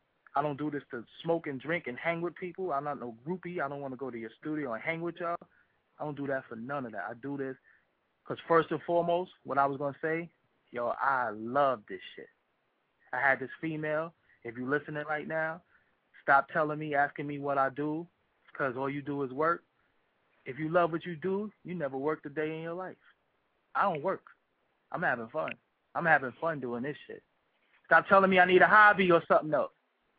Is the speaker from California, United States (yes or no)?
no; Brooklyn, New York, United States; I always say, I am from Brooklyn. And every interview I do, I'm from Brooklyn.